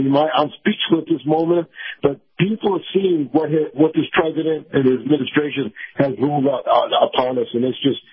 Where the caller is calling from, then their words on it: Tampa, Florida, United States; from Tampa.